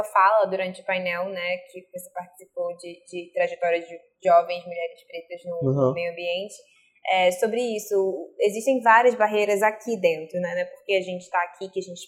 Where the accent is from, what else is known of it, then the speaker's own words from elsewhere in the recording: Rio de Janeiro, Brazil; sou do Rio de Janeiro.